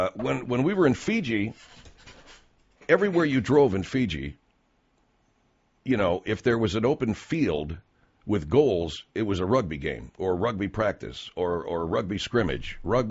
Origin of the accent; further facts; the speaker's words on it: California, United States; I grew up in California, so, and I'm Catholic.